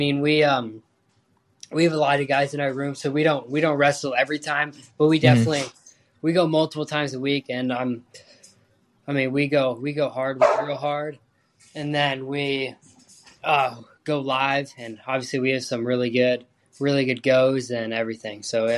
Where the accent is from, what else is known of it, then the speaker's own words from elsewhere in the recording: Chapel Hill, North Carolina, United States; I'm originally from Chapel Hill, so I like UNC.